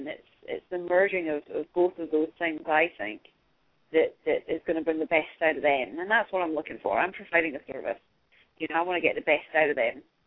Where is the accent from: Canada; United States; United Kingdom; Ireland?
United Kingdom; Scotland; I capitalise on the fact that I'm Scottish